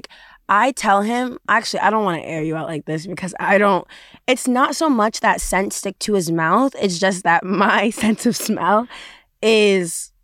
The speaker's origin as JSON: {"language": "English", "country": "United States", "said": "when we get into other places where they definitely know I'm American also gives me the ick"}